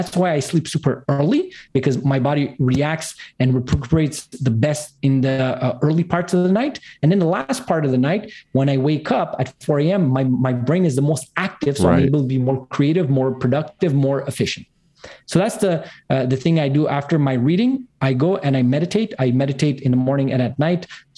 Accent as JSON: {"language": "English", "town": "Montreal", "region": "Quebec", "country": "Canada", "said": "east side of I'm in from Montreal, Canada, east side."}